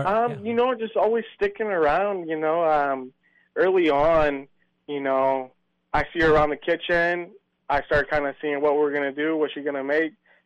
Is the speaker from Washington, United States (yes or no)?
yes; Mount Vernon, Washington, United States; born there; we got here in 96. I was born in 1991 in Mount Vernon, Washington. Came over here really young, learned English here in Juno. Juno's pretty much all I know. I mean, I visited the whole West Coast, but Juno is home.